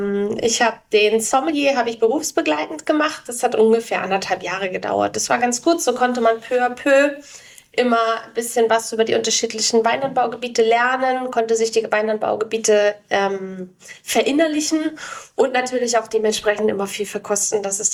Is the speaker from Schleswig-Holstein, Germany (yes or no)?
yes; Kiel, Schleswig-Holstein, Germany; born there; Tatsächlich komme ich gebürtig aus Kiel. Da hatte ich nicht sonderlich viel mit Wein zu tun, sondern Und im Jahre 2017 bin ich in die Pfalz gezogen.